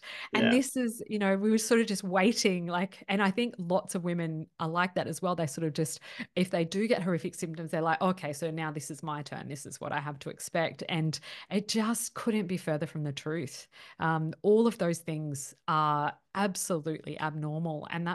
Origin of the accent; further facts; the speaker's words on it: Queensland, Australia; No, I grew up in Queensland.